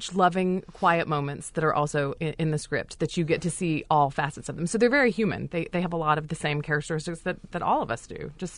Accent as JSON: {"language": "English", "town": "Charlotte", "region": "North Carolina", "country": "United States", "said": "I'm from Charlotte, so I was driving back and forth to rehearsals in Winston-Salem."}